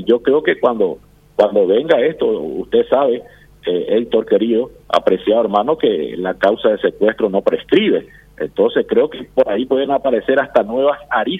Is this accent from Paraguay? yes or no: yes; Paraguay; como ciudadano paraguayo